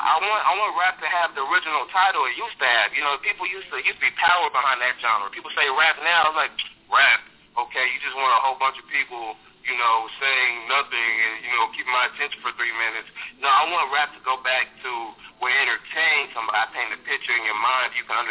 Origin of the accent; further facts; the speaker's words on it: Fort Worth, Texas, United States; also born or lived in Dallas; I'm from Dallas, Texas. I was born in Dallas, raised in a little town called Fort Worth. I moved around a little bit to Fort Worth, Arlington, Mansfield, you know, the whole DFW area.